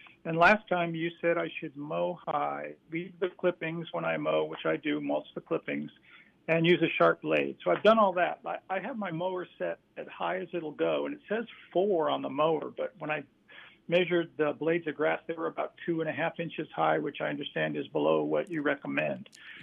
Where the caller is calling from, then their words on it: Cincinnati, Ohio, United States; from Cincinnati, Ohio.